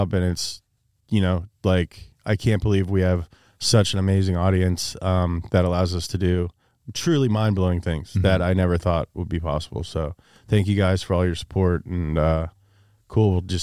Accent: Kentucky, United States; now in California, United States; I'm from Kentucky, and like, I'm like doing pretty well.

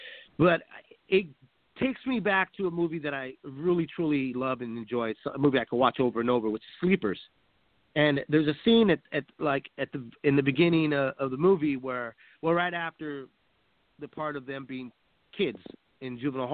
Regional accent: United States; I'm American.

